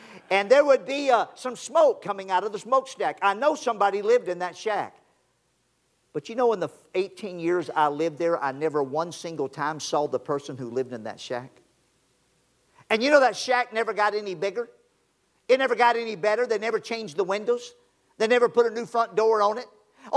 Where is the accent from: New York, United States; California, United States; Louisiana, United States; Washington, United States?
Louisiana, United States; I grew up over in Louisiana